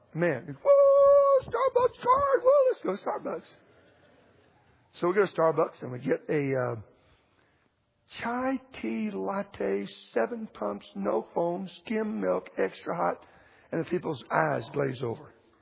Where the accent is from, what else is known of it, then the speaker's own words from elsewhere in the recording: Texas, United States; I'm from Texas. 40 million. They're not 40 million people in Texas, I don't think.